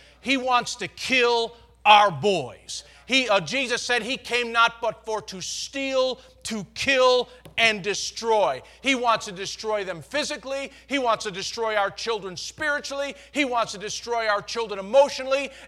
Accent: New York, United States; I grew up in New York in the Northeast. It's mostly Roman Catholic.

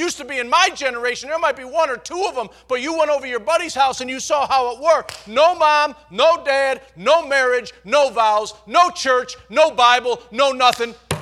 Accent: New York, United States; I grew up in New York in the Northeast. It's mostly Roman Catholic.

